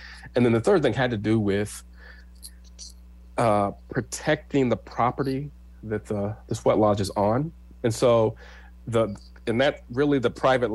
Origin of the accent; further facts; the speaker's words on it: Lincoln, Nebraska, United States; I'm born and raised in Lincoln myself, and you can tell I'm a Black man